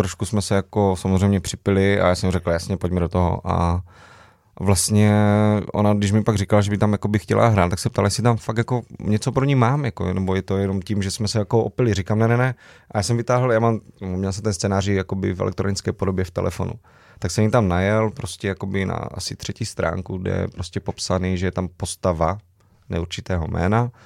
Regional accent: Moravia, Czechia; jak se říká u nás na Moravě

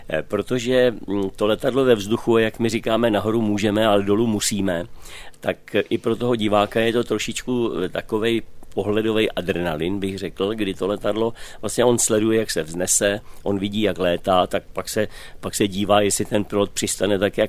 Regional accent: Mladá Boleslav, Central Bohemian Region, Czechia; u nás v Mladé Boleslavi je to postavený jenom na historických letadlech.

